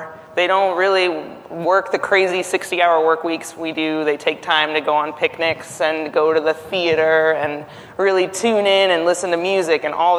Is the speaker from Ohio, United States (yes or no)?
yes; Ohio, United States; when you are touring Sweden and you're from Ohio, then that's really cool.